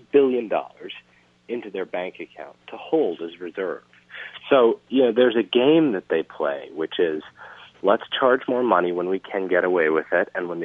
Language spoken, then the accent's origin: English; Louisiana, United States; It starts with my personal history of growing up in Louisiana, watching members of my family get sick, and some of them die from pollution from the oil refineries there.